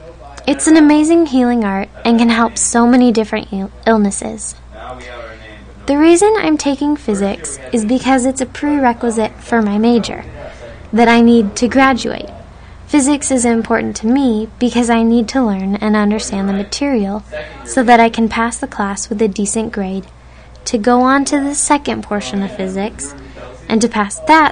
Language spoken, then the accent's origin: English; Dana Point, California, United States; I grew up in Orange County, Dana Point to be exact, and I graduated from high school there in 2003. It's a fairly small beach town